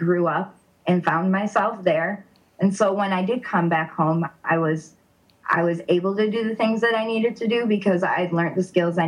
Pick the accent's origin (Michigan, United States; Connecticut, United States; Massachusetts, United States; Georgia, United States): Michigan, United States; Oh, I'm from Michigan. I don't know anything.